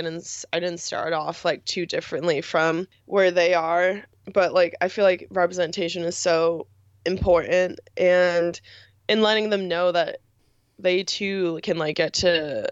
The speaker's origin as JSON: {"language": "English", "region": "New York", "country": "United States", "tie": "born or raised there", "said": "I was lucky enough to have been born and raised in New York, and like my club team, Asphalt Green, has always been pretty diverse."}